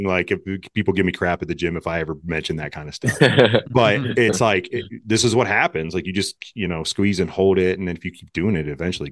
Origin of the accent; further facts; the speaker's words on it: Ohio, United States; so we're from Ohio, so you know, Cleveland baseball team changed their name to the Guardians.